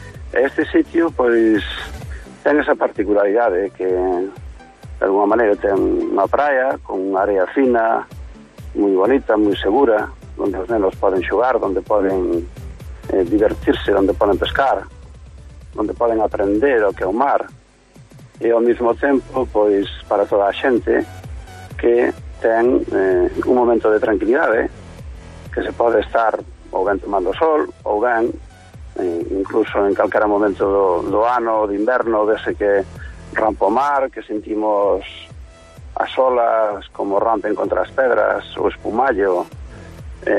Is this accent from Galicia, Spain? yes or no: yes; San Cibrao, Galicia, Spain; Yo como nací en San Ciprián, en las mis raíces, pues pasanse mucho no mar